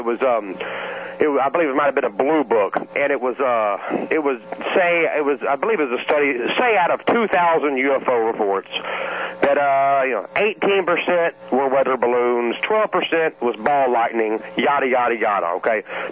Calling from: Atlanta, Georgia, United States; from Atlanta.

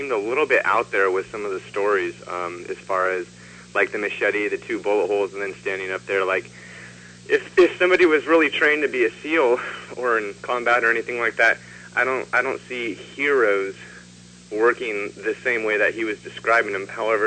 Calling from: California, United States; from California.

